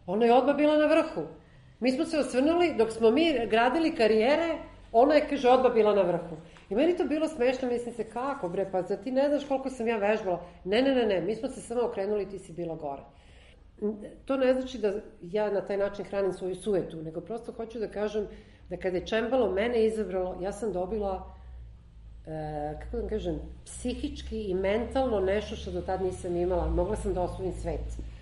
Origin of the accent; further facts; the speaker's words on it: Belgrade, Serbia; Pa da, ja sam došla iz Beograda u kome nije baš mnogo se vežbalo.